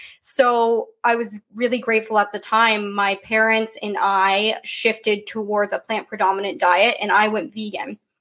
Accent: Canada; So I'm from Canada.

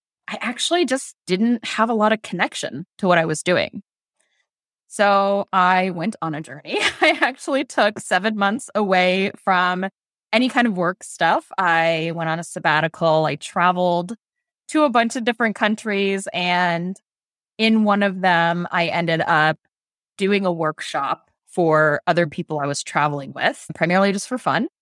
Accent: Columbus, Indiana, United States; I was born and raised in Columbus, Indiana, so I am a Southern Indiana girl at heart.

